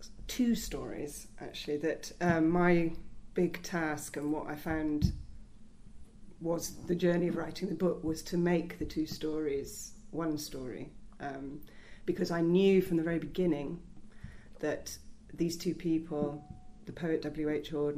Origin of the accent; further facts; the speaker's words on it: Helensburgh, Scotland, United Kingdom; He had lived in Helensburgh, my hometown.